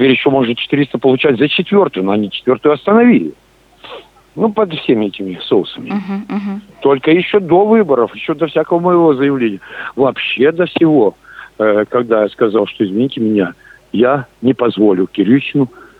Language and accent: Russian; Perm Krai, Russia; То есть я говорю, тот пермяк, который... Деньги все вкладывал в Пермский край.